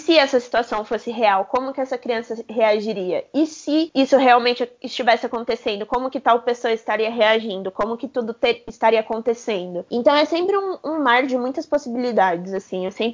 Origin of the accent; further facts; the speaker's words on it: São Paulo, Brazil; eu como paulista